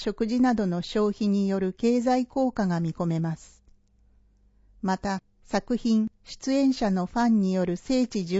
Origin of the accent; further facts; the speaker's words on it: Takasaki, Gunma, Japan; 私は高崎市出身で